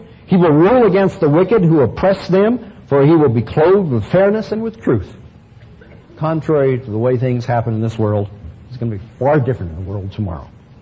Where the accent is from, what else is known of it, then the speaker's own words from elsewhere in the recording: United States; Sure, I like to be an American. I'm happy I'm an American.